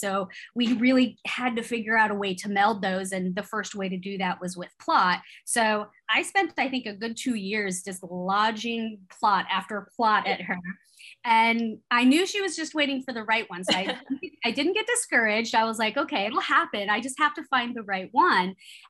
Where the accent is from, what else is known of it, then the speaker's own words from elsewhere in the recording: California, United States; You know, I grew up in California, so it was always in my ear anytime something would happen with him or Zodiac